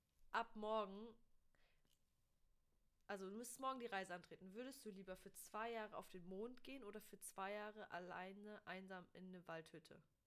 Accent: Dresden, Saxony, Germany; Ja, ich komme auch aus Dresden, ich darf das.

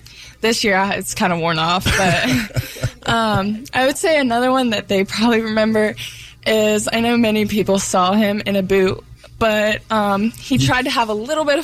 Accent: Batesville, Arkansas, United States; moved away; So, like, I came from Batesville to Jacksonville, and I remember being a freshman in high school

